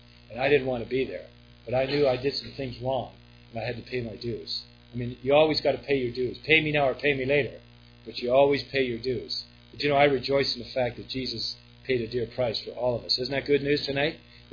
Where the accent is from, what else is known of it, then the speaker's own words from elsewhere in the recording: Peterborough, Ontario, Canada; went back to my hometown, Peterborough, Ontario.